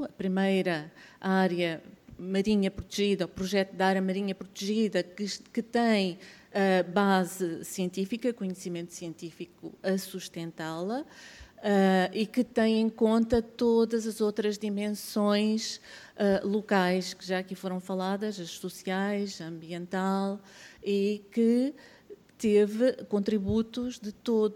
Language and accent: Portuguese; Algarve, Portugal; sou bióloga e sou algarvia